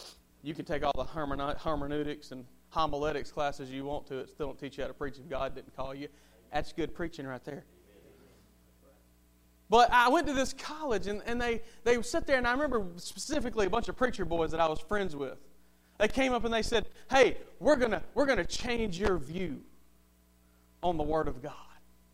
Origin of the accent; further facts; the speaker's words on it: Millbrook, Alabama, United States; I grew up in a great church. I grew up in Victory Baptist Church in Millbrook, Alabama.